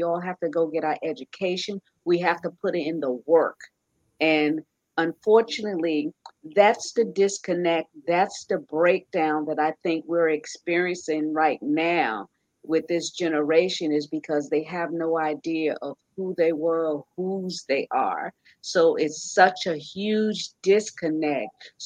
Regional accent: New York, United States; I was raised in New York and it's a melting pot. So I didn't know anything about discrimination until I moved here to South Florida.

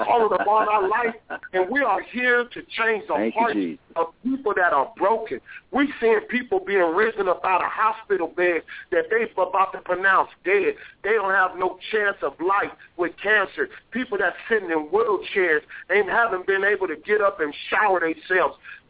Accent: East Palo Alto, California, United States; I grew up in California

